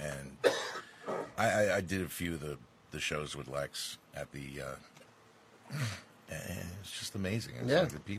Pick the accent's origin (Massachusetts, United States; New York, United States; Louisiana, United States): New York, United States; Long Island; now in Florida; No, I've been a Long Island native since I was born in 1960. I've been here ever since. But then we decided to move to Florida.